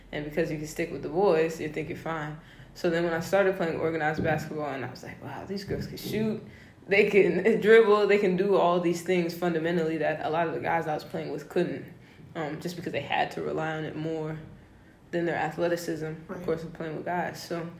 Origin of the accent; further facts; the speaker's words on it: Evanston, Illinois, United States; I'm from Evanston, Illinois, right outside of Chicago, and I'm 19.